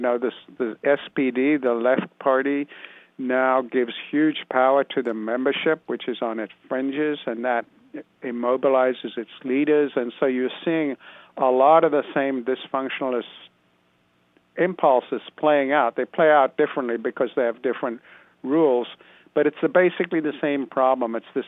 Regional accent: Connecticut, United States; I come from Connecticut

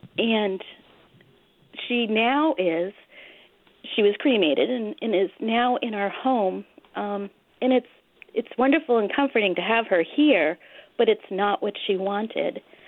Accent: Bath, South West England, United Kingdom; Hi. I'm from Bath

